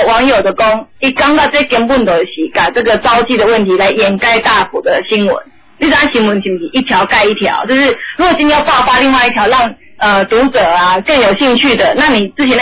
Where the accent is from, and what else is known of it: Taiwan